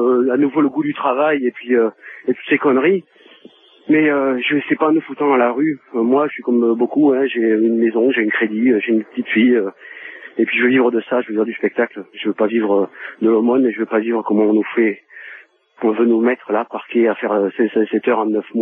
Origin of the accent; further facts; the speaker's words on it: Toulouse, Occitanie, France; Je suis intermittent du spectacle, je suis de Toulouse